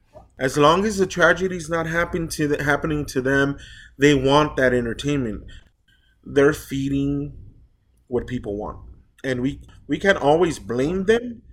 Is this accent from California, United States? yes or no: yes; Los Angeles, California, United States; I grew up in Los Angeles. I grew up in the projects, and I saw a lot of death.